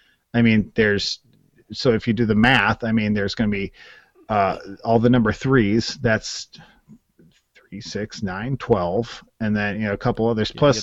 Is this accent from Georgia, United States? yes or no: no; Wisconsin, United States; because we're from Wisconsin and that's what we expect of our teams.